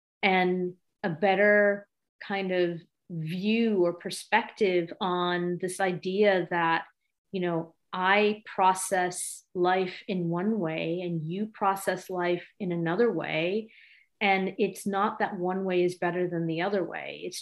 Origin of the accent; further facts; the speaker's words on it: United States; He's English. I'm American. We met in Japan and we got married in India.